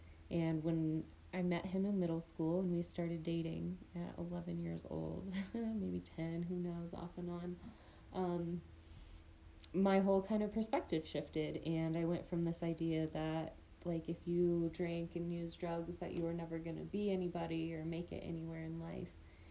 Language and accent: English; Tabernash, Colorado, United States; So I grew up in Grand County, Colorado, Tabernash specifically, and my family was very prominent here